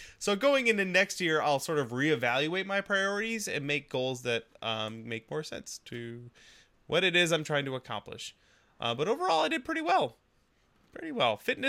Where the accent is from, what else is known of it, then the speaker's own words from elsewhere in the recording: United States; I'm an American and we have that option, so I just go with it.